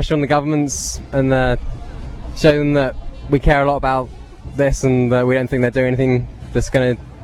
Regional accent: South West England, United Kingdom; I'm from Devon, come from Dartmoor.

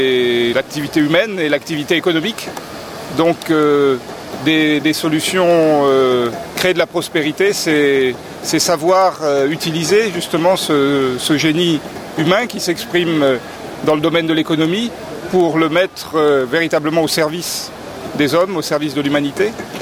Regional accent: France; je viens de France.

